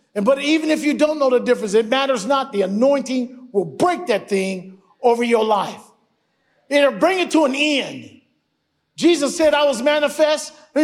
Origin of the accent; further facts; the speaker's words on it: Cleveland, Ohio, United States; But when I was growing up in Cleveland, we went down to the mall.